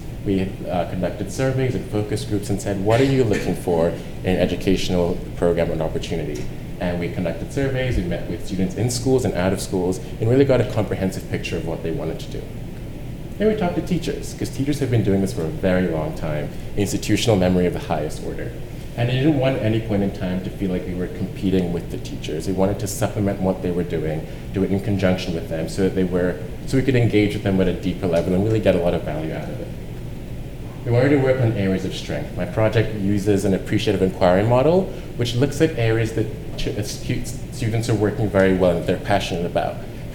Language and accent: English; Nigeria; I am Nigerian. I'm an international student. This is where I'm from, and it's where my family lives.